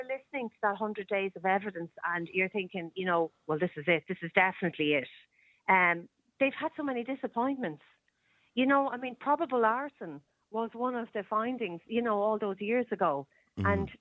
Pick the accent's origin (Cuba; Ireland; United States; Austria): Ireland; Drogheda, Leinster; I grew up in Drogheda